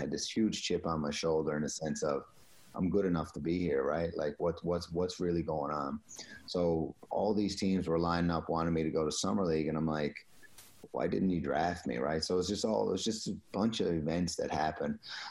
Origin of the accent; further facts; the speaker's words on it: Newfoundland and Labrador, Canada; I'm coming from Newfoundland. Like, the second plane ride I had was when I left Newfoundland to go to Toronto.